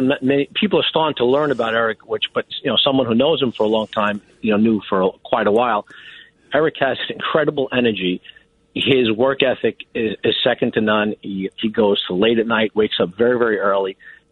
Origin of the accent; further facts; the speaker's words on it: Brooklyn, New York, United States; born there; But you know, I was born in Brooklyn. My parents were born in Brooklyn. My grandparents were born in Brooklyn.